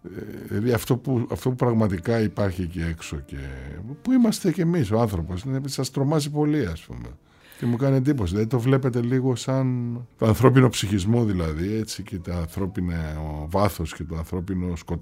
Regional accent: Cyprus; moved away as an adult; now in Greece; Ήρθα στην Κύπρο κανονικά, ρε παιδί μου, μετά το στρατό. Εδώ ήρθα από την Κύπρο να σπουδάσω νομική

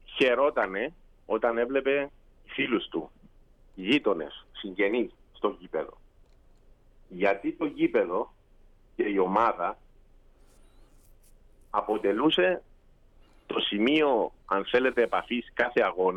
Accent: Famagusta, Famagusta District, Cyprus; ειδικά εμείς που καταγόμαστε από την Αμόχωστο, μιλάμε για τους Αμοχωστιανούς

